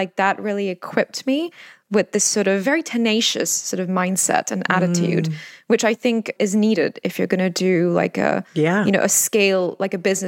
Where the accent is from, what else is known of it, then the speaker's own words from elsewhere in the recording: Singapore; I grew up in Singapore, where one of our national hobbies is shopping and the other is eating.